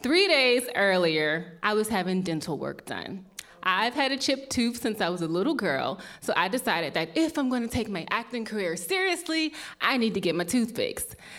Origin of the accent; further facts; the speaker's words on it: Maryland, United States; I'm originally from Maryland, and I knew at a young age that I wanted to be a professional actress.